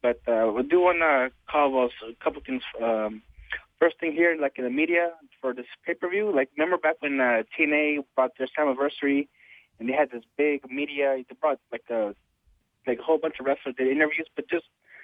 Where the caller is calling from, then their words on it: Dallas, Texas, United States; from Dallas, Texas.